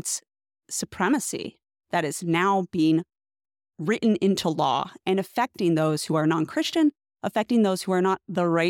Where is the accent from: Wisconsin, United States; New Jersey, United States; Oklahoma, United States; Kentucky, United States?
Oklahoma, United States; If any state should be a theocratic state, it should be Oklahoma.